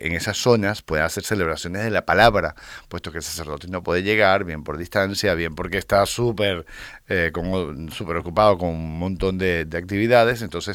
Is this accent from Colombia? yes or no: no; Venezuela; moved away as an adult; now in Spain; Y tuvimos que salir de Venezuela, digo tuvimos porque nos vinimos dos, por la persecución política y la violencia en el entorno, nos vinimos dos a España